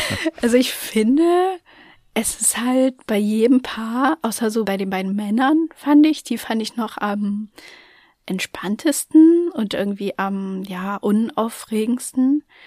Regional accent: East Germany, Germany; ich komme aus dem Osten.

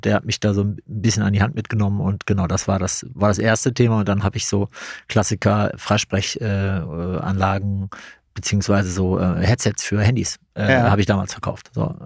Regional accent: North Rhine-Westphalia, Germany; Ich komme aus dem Rheinland, aus dem schönen Rheinland und verstehe mich als Kölner. Also ich wohne seit 17 Jahren in Köln, bin aber im Speckgürtel Kölns aufgewachsen, zur Schule gegangen, habe dort Abitur gemacht

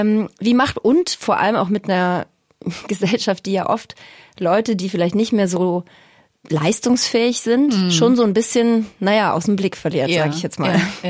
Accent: Berlin, Germany; born there; Ja, ich bin in Berlin geboren.

